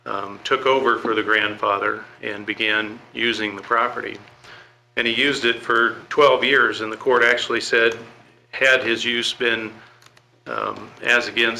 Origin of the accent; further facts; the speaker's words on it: Scotts Bluff, Nebraska, United States; I'm from Scotts Bluff.